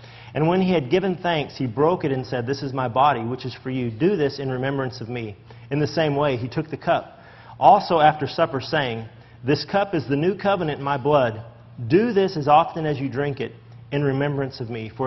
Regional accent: Texas, United States; we have this common ancestry, whatever that means, but we're from Texas.

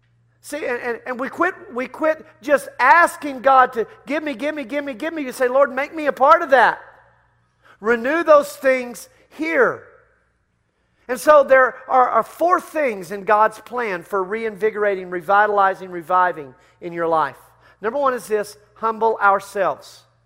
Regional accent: Texas, United States; Man, I love being a Texan. I crow about it all the time. I'll fly my flag. I'll fly my come take it flag. I love doing that, man. I'm Texan through and through.

